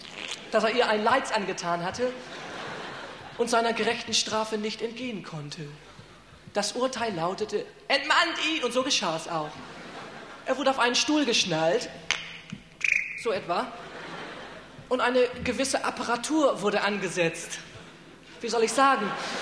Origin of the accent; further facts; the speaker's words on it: Omsk, Omsk Oblast, Russia; German is a second language; now in Germany; Aus meiner Heimatstadt Omsk.